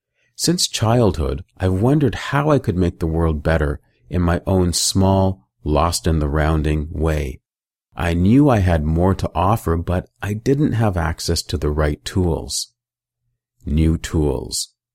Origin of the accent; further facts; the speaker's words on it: London, Ontario, Canada; I grew up in London, Ontario, where my parents gave me an excellent foundation.